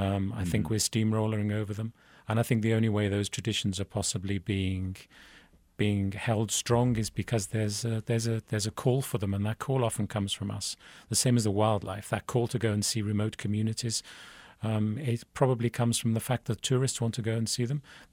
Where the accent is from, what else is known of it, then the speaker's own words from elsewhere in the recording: London, United Kingdom; born there; moved away; No, I was born in London. I was born in the UK.